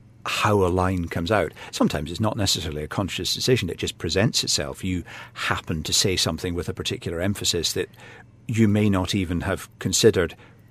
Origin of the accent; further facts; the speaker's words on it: Glasgow, Scotland, United Kingdom; I remember about four names growing up in Glasgow in the 60s and 70s.